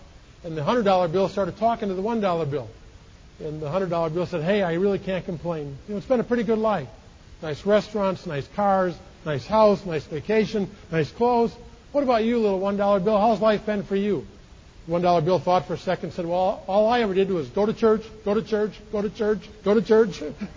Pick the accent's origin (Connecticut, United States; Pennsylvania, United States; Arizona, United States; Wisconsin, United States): Wisconsin, United States; Milwaukee; I grew up in Milwaukee, Wisconsin, and grew up in the city, not in the farm